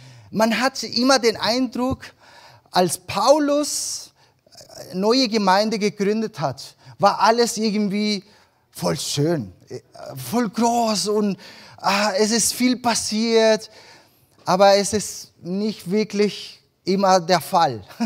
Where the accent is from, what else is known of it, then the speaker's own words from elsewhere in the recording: Chile; Wir sind als Familie seit 2017 in Chile. Ich komme ursprünglich aus Chile. Ich bin in Chile geboren und aufgewachsen